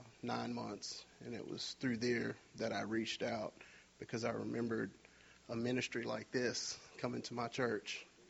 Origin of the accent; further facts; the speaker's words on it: Pineville, Louisiana, United States; I'm 41 years old. I'm from Pineville, Louisiana. I was raised in a two-parent, loving Christian home.